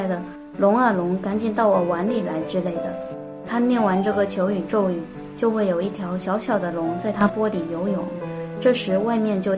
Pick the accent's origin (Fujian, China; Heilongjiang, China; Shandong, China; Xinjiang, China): Fujian, China; 我来自福建省，所以梅雨季节也算是经常经历